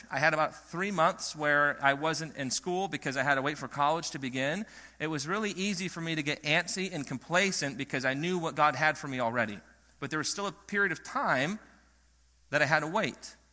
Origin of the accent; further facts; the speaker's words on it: Michigan, United States; I grew up in the North. I grew up in Michigan. Things are fast-paced, and I found Roanoke has a really good balance of all of that.